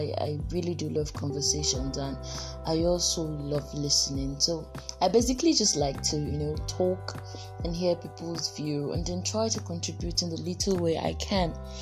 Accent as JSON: {"language": "English", "town": "Buguma", "region": "Rivers", "country": "Nigeria", "said": "I'm a 200 level medical student of River State University, and I'm from River State. I'm from Buguma, Asaritori local government of Nigeria."}